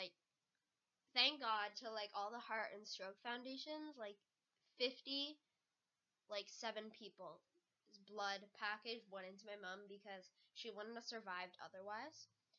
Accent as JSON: {"language": "English", "town": "Guelph", "region": "Ontario", "country": "Canada", "said": "I'm actually half Korean. I'm partly Scottish and I'm Canadian as well. The reason why my parents moved here was because they thought it was going to be a better economy, like it was. So they started off, they moved to Toronto, and then they ended up moving to Guelph."}